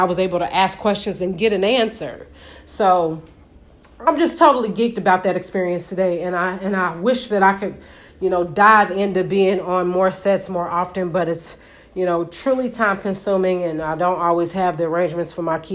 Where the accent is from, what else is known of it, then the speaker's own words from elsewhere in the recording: Indianapolis, Indiana, United States; We're both from Indianapolis, which was ironic.